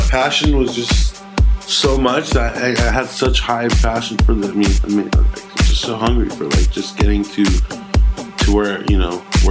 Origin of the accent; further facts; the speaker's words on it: Los Angeles, California, United States; born there; I was born in a little city called Los Angeles.